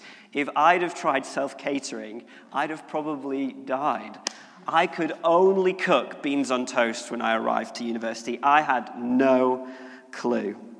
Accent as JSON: {"language": "English", "town": "Wigan", "region": "North West England", "country": "United Kingdom", "said": "I'm from Wigan, I'd never had hummus."}